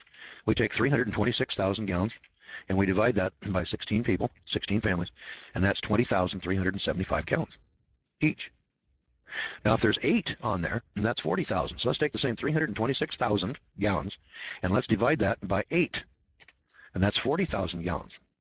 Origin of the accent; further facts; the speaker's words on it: Eureka, California, United States; So I'm from Eureka, California, and they have blocks there.